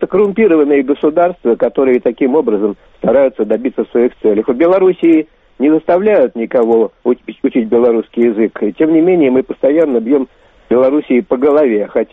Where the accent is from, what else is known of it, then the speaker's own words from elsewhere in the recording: Moscow, Russia; сам я белорус и живу в Москве и родился.